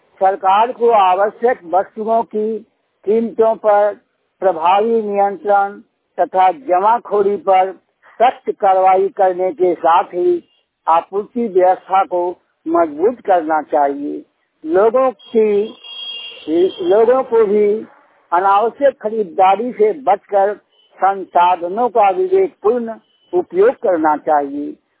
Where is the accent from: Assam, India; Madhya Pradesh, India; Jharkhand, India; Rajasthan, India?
Jharkhand, India; Ratgi; ग्राम रातगी बेंगाबाद का रहने वाला हूँ। मेरी उम्र 73 साल है।